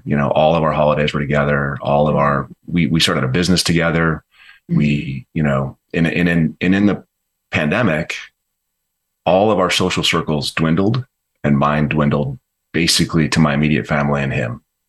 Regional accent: Rapid City, South Dakota, United States; So we grew up in Rapid City, South Dakota.

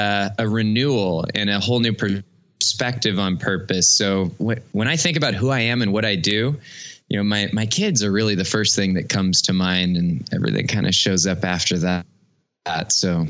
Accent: Cupertino, California, United States; now in Hudson, United States; I'm in Hudson, Ohio, and I grew up in Cupertino, California. Hudson is just outside of Cleveland. So, it's very different from where I grew up.

